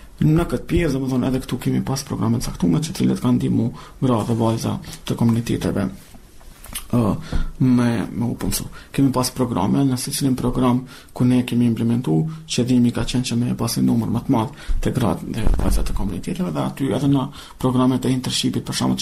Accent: Kosovo; Ne, si Kosovar, si pjesëtar të komuniteteve Roma, Shkëlqyer dhe Gjipjan, mendojmë që jemi pjesë sërbësore e shtetë ndërtimit të Kosovës

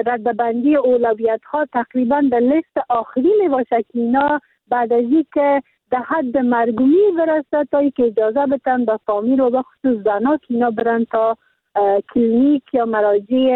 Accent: Faryab, Afghanistan; در ولایت ما با 14 ولسوالی که ولایت فاریاب داره

